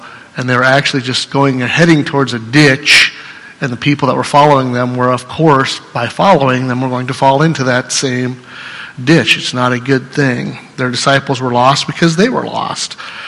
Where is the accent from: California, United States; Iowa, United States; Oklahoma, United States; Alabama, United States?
Iowa, United States; And I want to talk like a Southerner, even though I'm from Iowa.